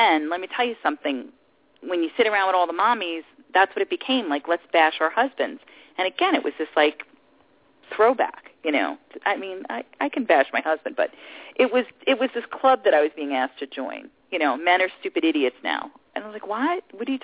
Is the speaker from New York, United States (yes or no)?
yes; New York City, New York, United States; And I grew up on Staten Island.